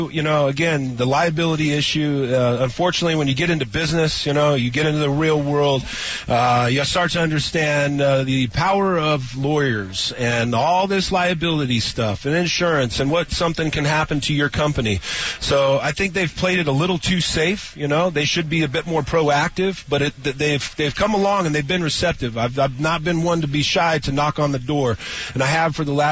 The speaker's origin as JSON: {"language": "English", "town": "Moreno Valley", "region": "California", "country": "United States", "tie": "born or raised there", "said": "in my hometown of Moreno Valley, California"}